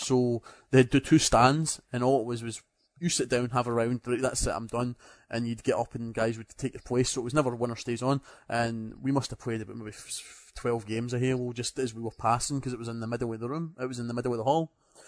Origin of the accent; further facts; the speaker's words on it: Scotland, United Kingdom; and I'm Scottish, and I am a engineer.